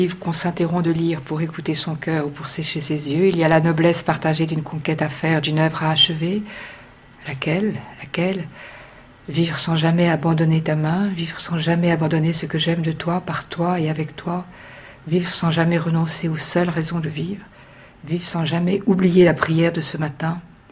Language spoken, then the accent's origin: French; Clermont-Ferrand, Auvergne-Rhône-Alpes, France; born there; je suis née à Clermont-Ferrand, dans la maison où habitait une sœur de Pascal, Madame Florin-Perrier